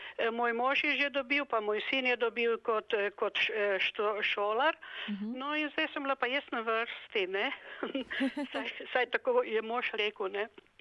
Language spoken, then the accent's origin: Slovenian; Novo Mesto, Southeast Slovenia, Slovenia; moved away as an adult; now in Australia; Jaz sem iz Novega mesta. Tam sem končala osnovno šolo in gostinsko šolo.